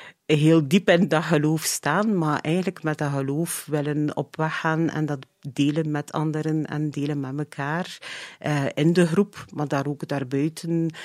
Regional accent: Flanders, Belgium; we zijn West-Vlamingen, de G en de H zijn al heel moeilijk.

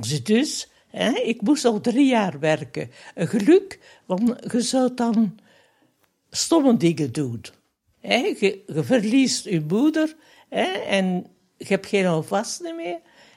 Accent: Flanders, Belgium; Ik ben tweetalig, ja. Maar ik ben Vlaming.

